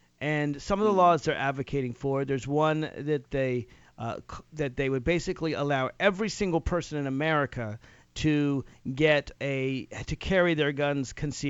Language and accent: English; Virginia, United States; Virginia, for example, my home state.